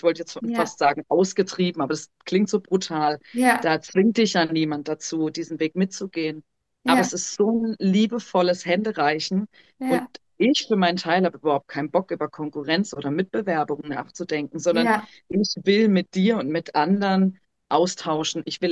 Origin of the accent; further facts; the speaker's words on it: Freiburg, Baden-Württemberg, Germany; wir sind beide aus Freiburg, wir wohnen sogar in der Nähe.